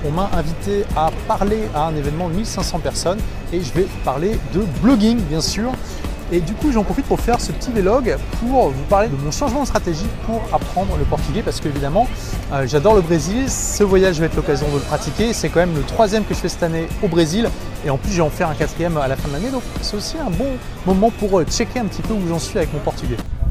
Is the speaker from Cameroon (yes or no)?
no; France; Mais en plus, ils ont vu que je suis français, que je fais l'effort de parler une autre langue.